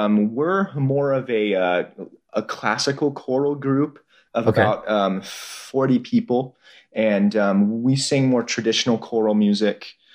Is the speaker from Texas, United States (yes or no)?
yes; Sugar Land, Texas, United States; So I'm from the Houston area, a town called Sugarland, Texas.